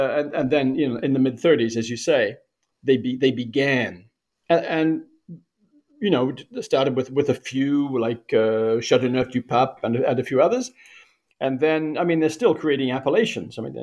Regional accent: New Zealand; I grew up in New Zealand.

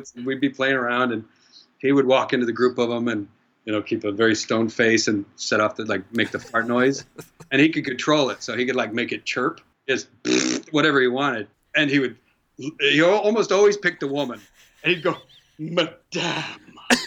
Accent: Ohio, United States; I was a Boy Scout and I'm originally from Ohio. So they kind of make you learn how to shoot guns.

